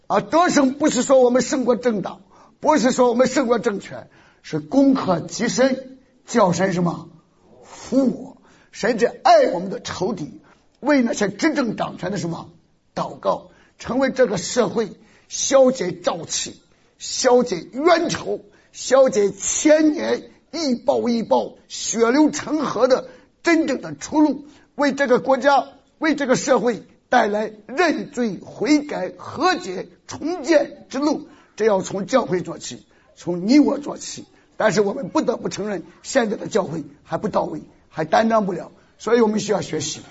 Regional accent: China; 我们中国人，尤其是我们中国的基督徒

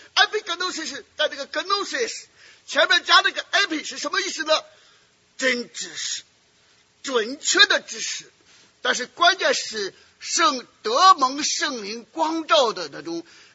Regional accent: Shandong, China; 你就知道我们山东老家最出名的是梁山水泊

